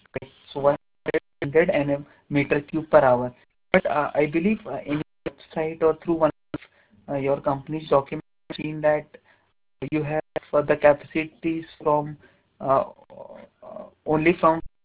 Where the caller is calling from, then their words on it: India; I'm calling from India.